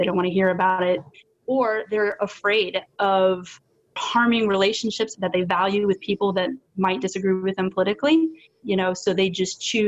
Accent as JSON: {"language": "English", "region": "Southern United States", "country": "United States", "tie": "born or raised there", "said": "If we grew up in the South and we were raised by conservative parents, we don't even usually talk about politics in a public setting"}